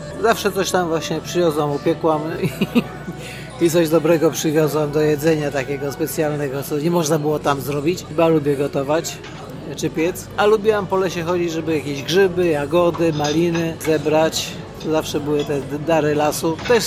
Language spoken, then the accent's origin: Polish; Warsaw, Masovian Voivodeship, Poland; No ja mieszkam w Warszawie od urodzenia, ale wolałabym mieszkać na wsi tak naprawdę.